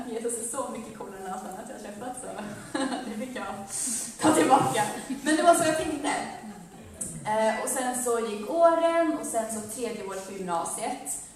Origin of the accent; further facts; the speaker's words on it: Uppsala, Uppsala County, Sweden; also born or lived in Ethiopia; Jag är född i Etiopien, men min familj flyttade till Uppsala när jag var 6 år. Så jag är uppvuxen i Uppsala. Och sen så, jag blev kristen när jag var väldigt ung.